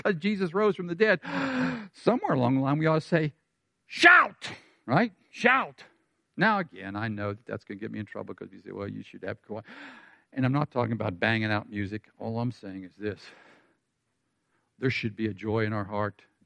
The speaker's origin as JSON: {"language": "English", "town": "Pittsburgh", "region": "Pennsylvania", "country": "United States", "said": "when the Pittsburgh Penguins won the Stanley Cup, and I'm from Pittsburgh, and nobody ever wins"}